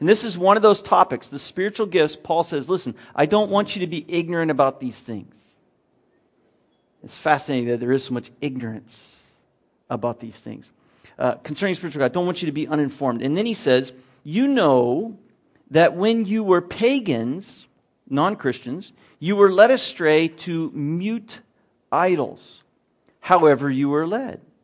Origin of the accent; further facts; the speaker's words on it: the South, United States; I grew up in the South. It was always 6-guns.